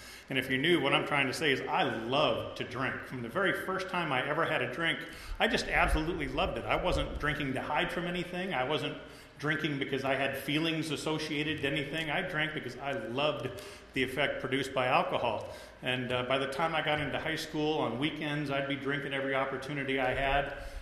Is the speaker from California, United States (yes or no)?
yes; California, United States; You know, I grew up in Orange County.